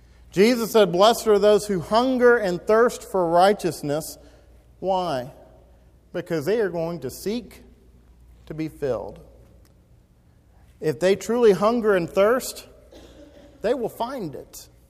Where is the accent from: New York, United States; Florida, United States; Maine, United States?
Florida, United States; Mount Dora; I grew up in Mount Dora, which isn't the country, but nonetheless, I was not growing up on a farm or anything like that.